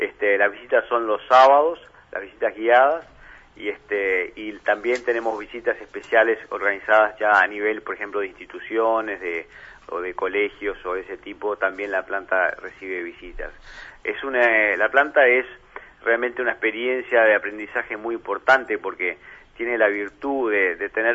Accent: Uruguay; acá todos somos uruguayos los que estamos en la compañía

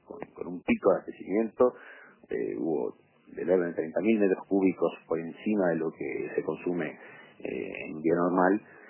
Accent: Montevideo, Uruguay; como lo sufrimos todos este problema como montevideanos

